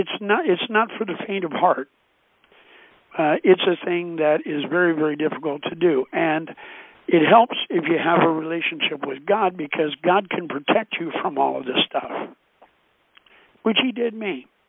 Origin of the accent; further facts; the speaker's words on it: United States; I want you to understand, I am an American, and what is good for America, I believe in, and I believe it should happen.